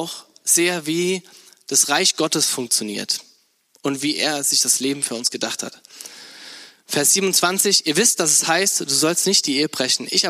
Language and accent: German; Bad Kreuznach, Rhineland-Palatinate, Germany; now in Neunkirchen, Germany; Ich komme ja eigentlich aus Bad Kreuznach in der Nähe von Mainz, bisschen bei der südlichen, eine nahe Weinregion. Wunderschön. Und dann bin ich hier nach Neunkirchen gekommen, ins Siegerland.